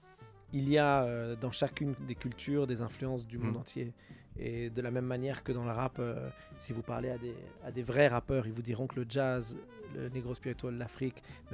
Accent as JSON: {"language": "French", "country": "Lebanon", "said": "rappeler que là d'où je viens, c'était déjà un mélange culturel entre l'Europe et les cultures"}